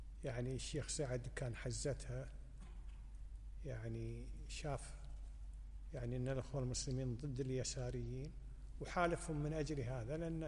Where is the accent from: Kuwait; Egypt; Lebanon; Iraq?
Kuwait; Ahmadi, Al Ahmadi Governorate; أنا من أهل الأحمدي، إحنا من عثمان شل، بس أنا انولدت بالأحمدي، انولدت بمستشفى الشركة وعشت بشرق الأحمدي،